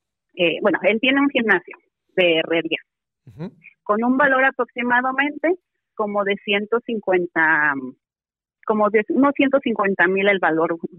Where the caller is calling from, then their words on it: San Pablo, California, United States; Cerquita de San Francisco, se llama San Pablo.